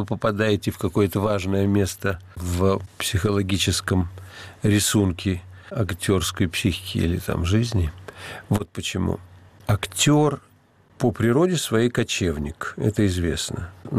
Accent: Moscow, Russia; moved away as an adult; Я был москвич от костей до костей и мечтал вырваться из Москвы.

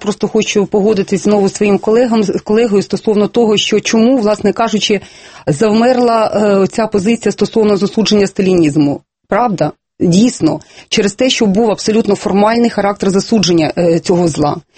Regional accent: Eastern Ukraine, Ukraine; born there; Я східна, народилася на Східній Україні. Дід мій, прадід, всі жили в Києві.

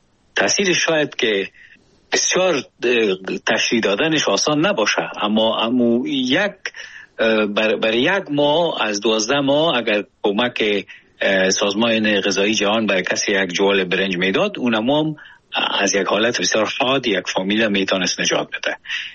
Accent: Afghanistan; ما از افغانستان هستیم

